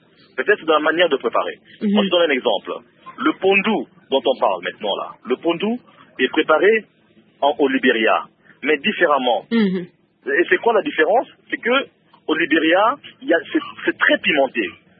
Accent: DR Congo; now in Côte d'Ivoire; J'ai quitté le Congo. Il y a beaucoup de choses qui me manquaient. Notre pondou national me manquait énormément. Notre chikwang national me manquait, tu vois.

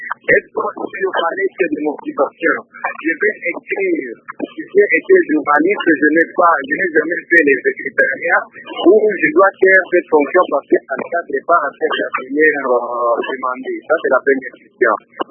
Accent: DR Congo; comme chez nous au Congo, il n'y a pas l'emploi

